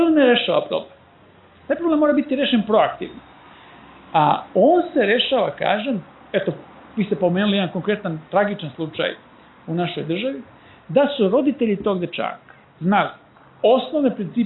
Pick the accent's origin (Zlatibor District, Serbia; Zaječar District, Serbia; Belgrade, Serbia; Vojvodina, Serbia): Zlatibor District, Serbia; ja sam odrastao na Zlataru, to je isto lepa planina poput ove